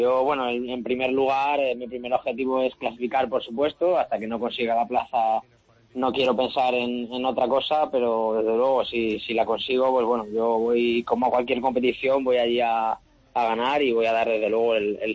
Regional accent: Talavera de la Reina, Castilla-La Mancha, Spain; cuando puedo, pues entreno en mi tierra, en Talavera.

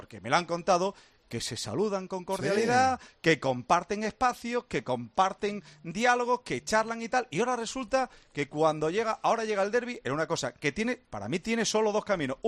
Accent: El Viso del Alcor, Andalusia, Spain; hoy me he dado un paseo esta mañana por Tomares, lo doy por mi pueblo, por el Viso, anoche lo di por el centro de Sevilla

